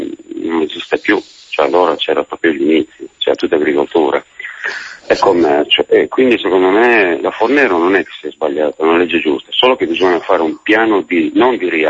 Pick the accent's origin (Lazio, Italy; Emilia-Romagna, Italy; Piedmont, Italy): Piedmont, Italy; Moransengo; Io sono di Muresengo